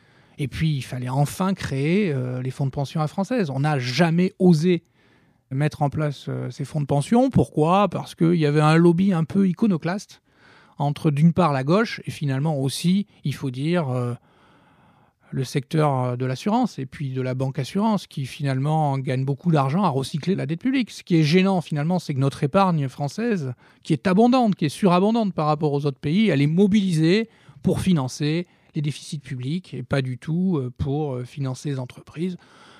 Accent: Nice, Provence-Alpes-Côte d'Azur, France; Est-ce que je suis bien ou mal placé en tant que niçois pour parler du ministère de l'Industrie?

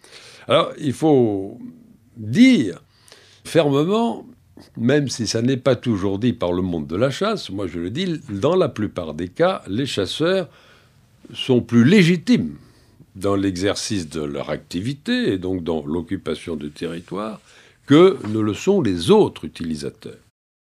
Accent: Nouvelle-Aquitaine, France; C'est ce qui se pratique le plus couramment dans ma région d'origine, qui est le Périgord.

